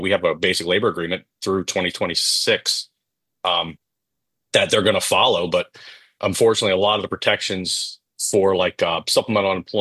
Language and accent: English; Pennsylvania, United States; I was born in Central Pennsylvania, lived here all my life, graduated high school